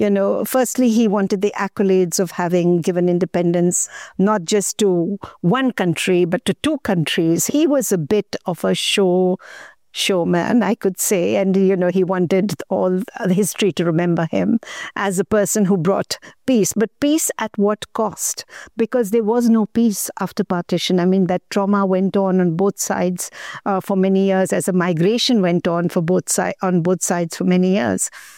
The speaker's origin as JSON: {"language": "English", "country": "United Kingdom", "said": "Now, being British, the wonderful thing is it's extremely detailed."}